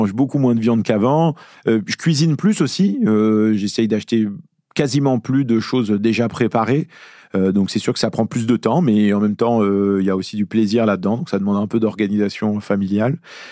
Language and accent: French; Beirut, Beirut Governorate, Lebanon; moved away; moi, je suis libanais, je suis né à Beyrouth, et ça fait très longtemps que je suis pas allé au Liban.